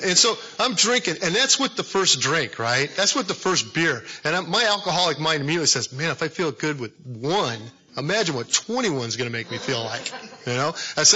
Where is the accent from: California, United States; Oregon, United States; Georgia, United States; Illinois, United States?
California, United States; I was born and raised down there in Southern California.